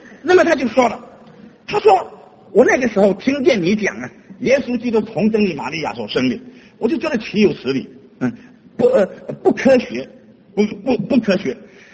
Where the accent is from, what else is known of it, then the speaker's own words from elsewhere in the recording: Fujian, China; 我们福建人呢、如果这个女人呢、脸肿呢很危险